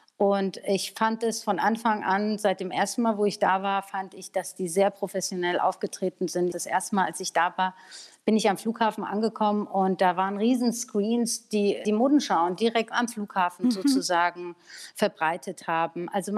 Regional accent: Berlin, Germany; Also als Berlinerin ist es eine gewisse Melancholie.

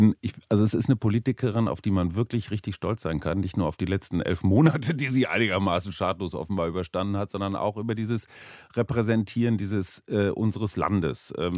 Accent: Berlin, Germany; Also wir als Berliner sind ja große Anhänger der Luftbrücke.

